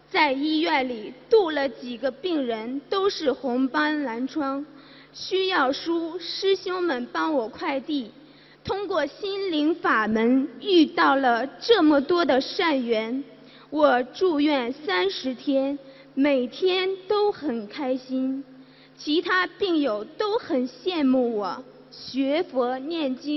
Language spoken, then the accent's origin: Chinese; Heilongjiang, China; now in Shanghai, China; 我来自黑龙江，现在在上海。